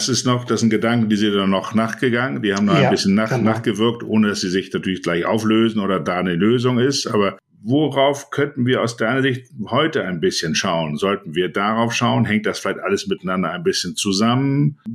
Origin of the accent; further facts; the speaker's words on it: Hamburg, Germany; als Hamburger